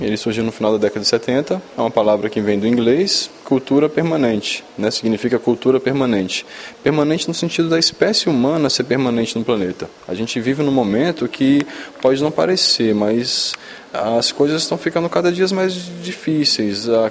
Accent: Brasília, Federal District, Brazil; eu sou fotógrafo de meio ambiente e sou permacultor há mais de 10 anos e eu sou de Brasília.

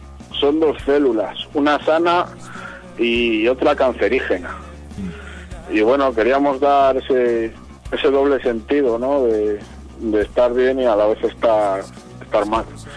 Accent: Medina del Campo, Castile and León, Spain; Pues venimos de Medina de Campo, en la provincia de Valladolid.

